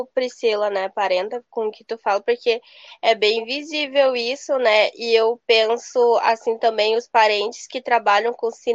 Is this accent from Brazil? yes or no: yes; Manaus, Amazonas, Brazil; Eu penso muito assim também aqui no sul, né, onde eu tô morando. Eu sou nortista também, sou de Manaus. Também já nasci na cidade